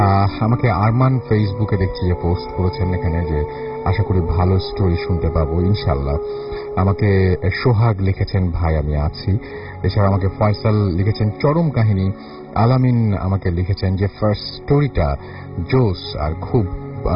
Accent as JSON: {"language": "Bangla", "town": "Nowa", "region": "Khulna Division", "country": "Bangladesh", "said": "আমাদের গ্রামের নাম নওয়া গ্রাম, এটি নড়াইল জেলার কালিয়া উপজেলার একটি গ্রাম।"}